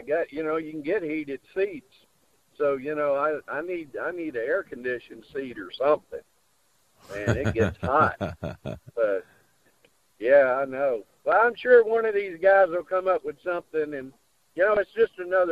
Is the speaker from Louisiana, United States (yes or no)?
yes; Louisiana, United States; I grew up in Louisiana, so, you know, I got to stick to the old community coffee.